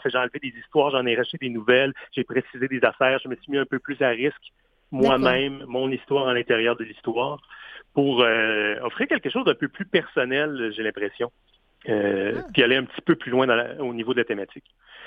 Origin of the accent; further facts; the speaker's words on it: Baie-Comeau, Quebec, Canada; moi-même, j'ai grandi sur la côte nord. Ouais. Je viens de Baie-Comeau au départ.